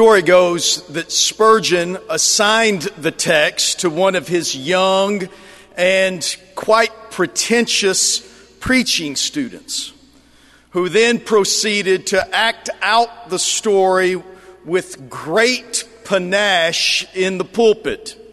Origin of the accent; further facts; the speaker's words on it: Texas, United States; the onward Christian soldiers rhetoric I grew up hearing here in Texas, and still hear when I get outside of the Broadway bubble.